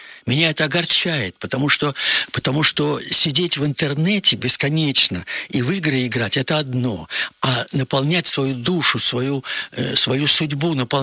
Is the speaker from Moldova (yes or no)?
no; Tver, Tver Oblast, Russia; Мы в моем родном городе Твери, у нас есть Дом поэзии